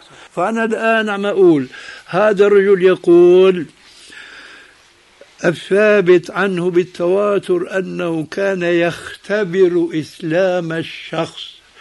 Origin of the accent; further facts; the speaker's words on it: Syria; كما يقولون عندنا في الشام